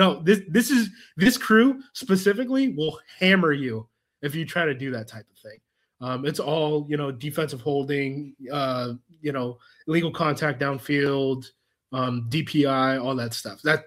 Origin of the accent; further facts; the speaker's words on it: Oregon, United States; Like, I'm from Oregon.